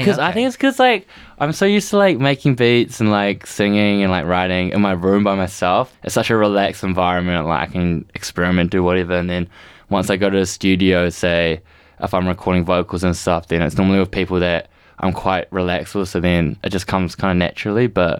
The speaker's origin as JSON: {"language": "English", "country": "New Zealand", "tie": "born or raised there", "said": "growing up in New Zealand, they like immigrated here"}